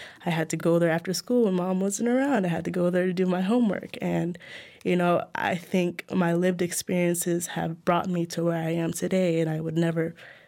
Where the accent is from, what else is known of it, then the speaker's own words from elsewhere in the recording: Florida, United States; I grew up in Florida. I am the child of an immigrant. I grew up with a single mother. She came to the United States in 1969 as a war refugee from Nigeria.